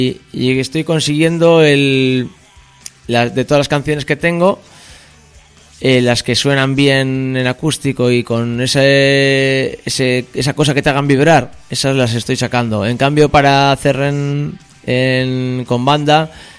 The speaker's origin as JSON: {"language": "Spanish", "town": "Zaratamo", "region": "Basque Country", "country": "Spain", "tie": "born or raised there", "said": "en la plaza de mi pueblo, en Zarátamo"}